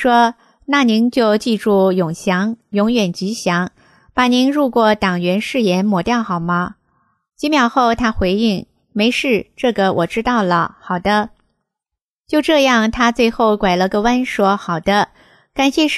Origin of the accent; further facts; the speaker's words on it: Taiwan; 我说，对，我是台湾的，咱们都是可贵的中国人。